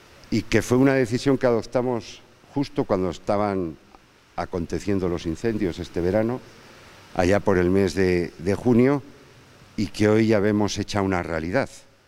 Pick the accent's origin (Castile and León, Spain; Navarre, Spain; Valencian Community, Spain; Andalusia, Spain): Castile and León, Spain; Zamora; Estamos acabando el año y yo quería acabarlo en mi tierra. Quería acabarlo en Zamora